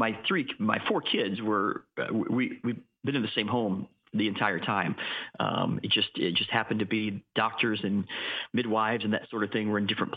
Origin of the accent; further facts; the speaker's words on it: Lakeland, Florida, United States; also born or lived in Brooksville / Orlando / Kansas / Tampa; So actually, I grew up in Central Florida for the most part. I was born in Brooksville, which is Hernando County, and lived in Orlando, Puerto Rico for a short time. And Lakeland was really my hometown.